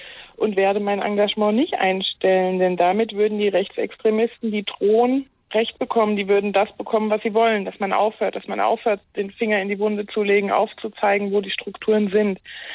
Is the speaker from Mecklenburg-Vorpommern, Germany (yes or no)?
no; Hesse, Germany; Ich stamme aus Hessen und auch in Hessen, wenn ich mir überlege, aus dem Landkreis Gießen